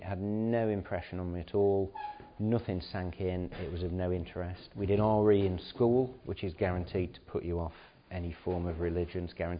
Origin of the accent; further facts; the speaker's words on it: Dudley, West Midlands, United Kingdom; born there; So I was born in Dudley, which is somewhere down the road down there, which, if you don't know, it's on the western edge of the West Midlands conurbation. It's where the sort of buildings stop and then the countryside starts.